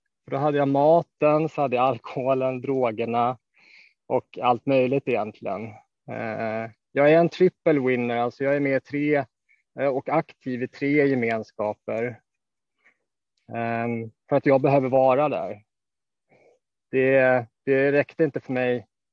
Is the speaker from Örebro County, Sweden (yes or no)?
no; Stockholm, Stockholm County, Sweden; Jag kommer från Stockholm. Jag växte upp utanför Stockholms södra förorter. Jag växte upp i ett svårt hem.